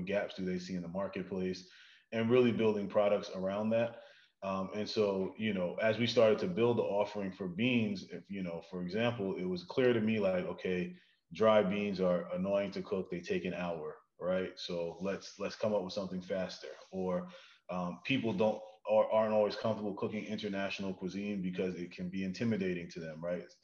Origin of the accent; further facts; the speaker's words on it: Brooklyn, New York, United States; I'm from Brooklyn originally, and I grew up in a really big family.